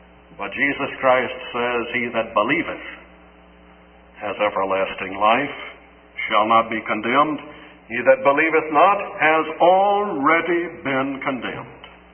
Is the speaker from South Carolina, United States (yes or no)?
yes; Charleston, South Carolina, United States; In Charleston, South Carolina, my hometown, it's on the coast. There's some wharves there. We have Texas-sized roaches.